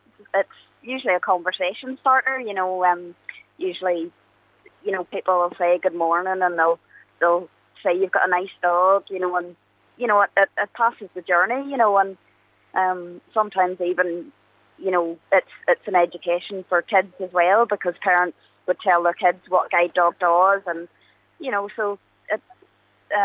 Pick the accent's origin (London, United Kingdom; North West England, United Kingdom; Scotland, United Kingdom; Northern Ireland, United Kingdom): Northern Ireland, United Kingdom; Ballymena; I come from Ballymena